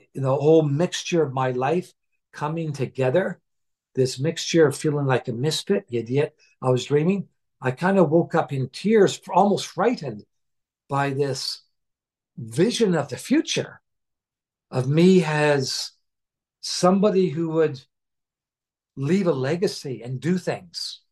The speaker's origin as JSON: {"language": "English", "country": "Canada", "also_born_or_lived": "England", "moved": "as an adult", "lives_now": "Japan", "said": "I moved to Japan with my wife. She was born and raised here, and I'm a Canadian."}